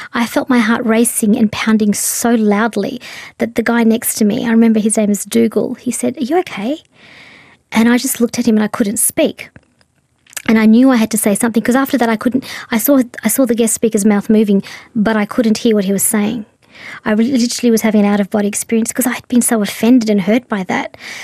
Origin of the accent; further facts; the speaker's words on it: Bendigo, Victoria, Australia; I grew up in Australia. I grew up in country Victoria, a very strong sense of belonging.